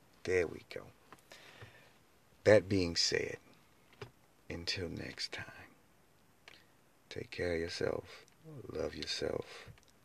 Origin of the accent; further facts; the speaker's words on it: North Carolina, United States; See, I'm originally from Carolina, NC, you know, the home of moonshine.